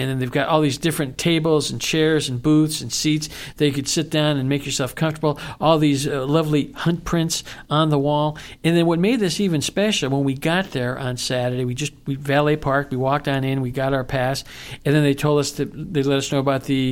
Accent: Arcadia, California, United States; Santa Anita Park is located just east of Los Angeles in Arcadia, which is my hometown.

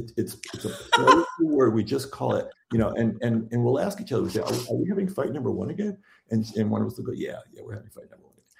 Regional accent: Detroit, Michigan, United States; I grew up in Detroit, so maybe it was 15

